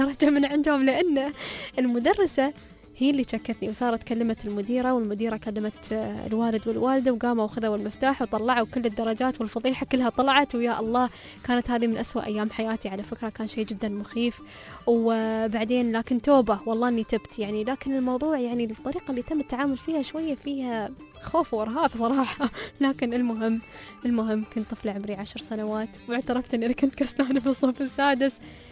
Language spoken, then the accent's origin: Arabic; United Arab Emirates; بلادنا الإمارات العربية المتحدة